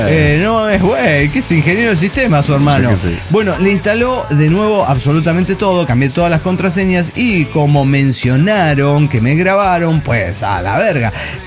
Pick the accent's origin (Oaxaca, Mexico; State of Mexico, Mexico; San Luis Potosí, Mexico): State of Mexico, Mexico; del Estado de México y les cuento